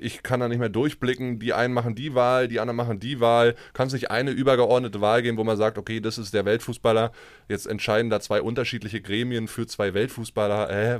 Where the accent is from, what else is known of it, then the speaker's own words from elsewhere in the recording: Mecklenburg-Vorpommern, Germany; Rostock von meinem Heimatort jetzt nicht so weit entfernt ist.